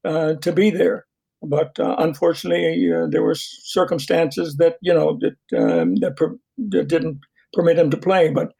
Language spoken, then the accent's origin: English; Fredericton, New Brunswick, Canada; Well, I was playing baseball in my hometown, Fredericton, and I played shortstop and second base